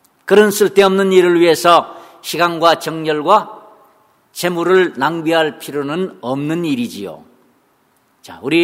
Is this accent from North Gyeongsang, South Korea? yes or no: yes; Yeongju, North Gyeongsang, South Korea; 특히 제 고향인 영주 안동 그 두메산골 사시는 분들 앞뒤가 이렇게 꽉 막혀가지고